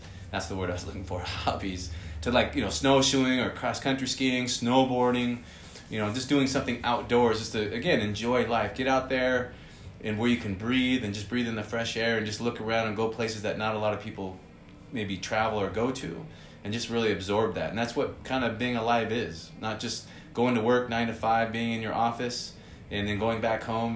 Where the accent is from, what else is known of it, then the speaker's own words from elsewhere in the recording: California, United States; And then even where we grew up in Southern California, we didn't live in necessarily the city. We lived out in the country.